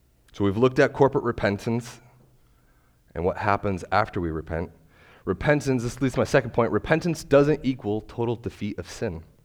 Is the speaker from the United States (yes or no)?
yes; United States; As an American, I think I struggle, and I think we struggle with the concept of corporate responsibility.